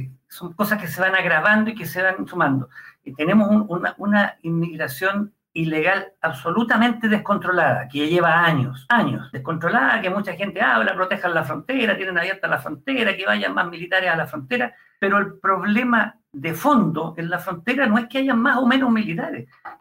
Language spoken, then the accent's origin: Spanish; Chile; Yo sé que esto tiene un costo y hay que asumirlo como chileno, como patriota y convencido de que Chile es un gran país y debe seguir siéndolo.